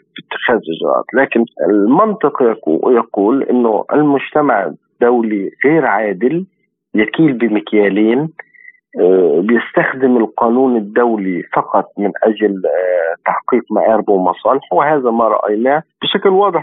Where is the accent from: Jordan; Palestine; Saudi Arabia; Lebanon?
Palestine; ولكن من المهم بالنسبة لنا كفلسطينيين